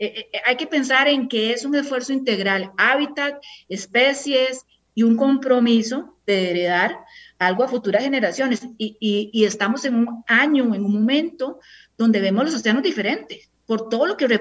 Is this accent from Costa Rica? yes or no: yes; Costa Rica; como seres humanos y como costarricenses